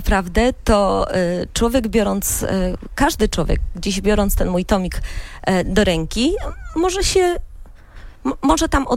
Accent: Łódź Voivodeship, Poland; Działoszynianką nie, bo tak jak mówię, jestem z okolic.

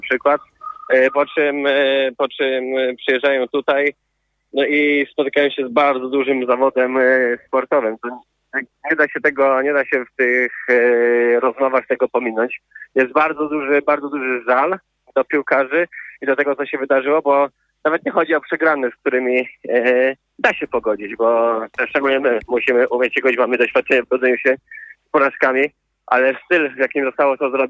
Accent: Poznań, Greater Poland Voivodeship, Poland; z Polski, z Poznania, skąd pochodzę, jest tutaj ponad 2,5 tysiąca kilometrów

